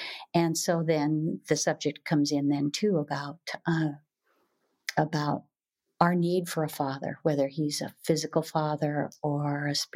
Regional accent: Washington, United States; But I was raised on the Olympic Peninsula by a pioneer family.

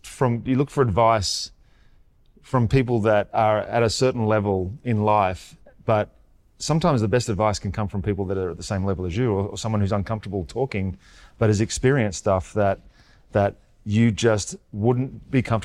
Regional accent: Australia; Me growing up in Australia, it was always keep your feelings underneath you and just deal with whatever's coming.

